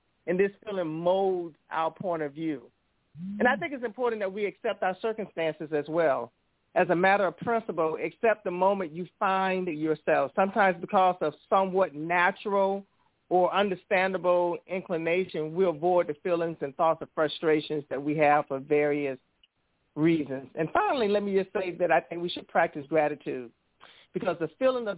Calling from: Charleston, South Carolina, United States; I am from Charleston, South Carolina.

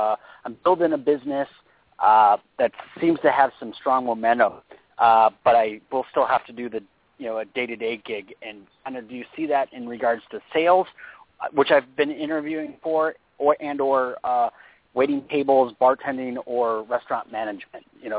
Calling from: California, United States; I'm calling from California.

